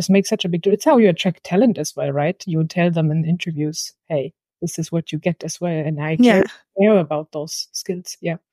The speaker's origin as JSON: {"language": "English", "region": "Berlin", "country": "Germany", "moved": "as an adult", "lives_now": "United Kingdom", "said": "I'm originally from Berlin, and I've been in the UK now for 4 years."}